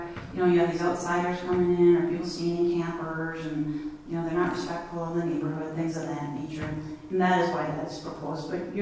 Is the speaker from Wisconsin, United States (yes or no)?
yes; Wisconsin, United States; so I'm from Wisconsin, and that's a big dairy state.